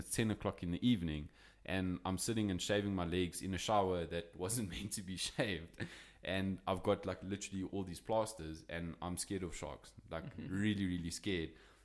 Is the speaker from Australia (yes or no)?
no; Johannesburg, Gauteng, South Africa; obviously you heard I'm from Joburg.